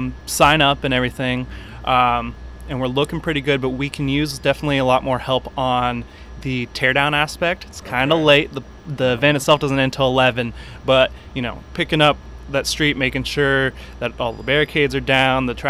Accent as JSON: {"language": "English", "town": "Gunnison", "region": "Colorado", "country": "United States", "tie": "born or raised there", "said": "So I'm from Colorado. Colorado. Grew up in Gunnison, Colorado, went to school in Boulder."}